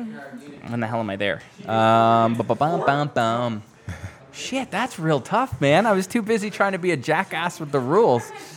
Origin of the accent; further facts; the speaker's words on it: Mount Pleasant, United States; I grew up in Mount Pleasant, so I went to school in Mount Pleasant, and they didn't quite have running water or electricity yet